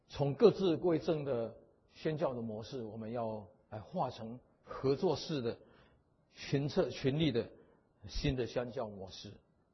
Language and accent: Chinese; China; 我们是中国人